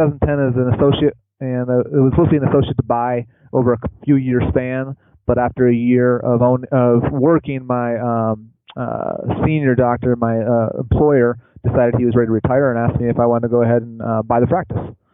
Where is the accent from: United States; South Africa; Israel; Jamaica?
United States; Grand Rapids, Michigan; now in Kansas City, United States; No, I'm actually from Grand Rapids, Michigan. I met my wife up in Iowa at a small school, and she's from here, so now I'm from here.